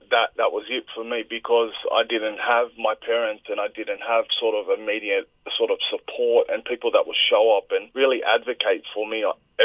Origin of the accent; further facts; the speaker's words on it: Redfern, New South Wales, Australia; So I grew up in Redfern in the early 90s. I was the youngest of 3 boys.